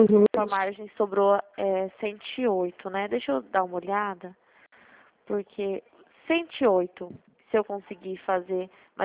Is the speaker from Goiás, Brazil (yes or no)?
no; Dracena, São Paulo, Brazil; eu sou de Dracena.